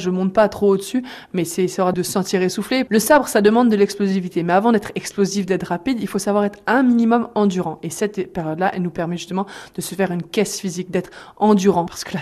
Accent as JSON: {"language": "French", "region": "Brittany", "country": "France", "said": "même je viens de Bretagne, en fait"}